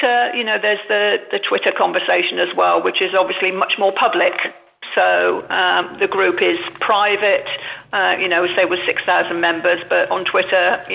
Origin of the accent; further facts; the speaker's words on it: United Kingdom; I'm a British pensioner, so my only income is a British state pension, I would not qualify as a third country national.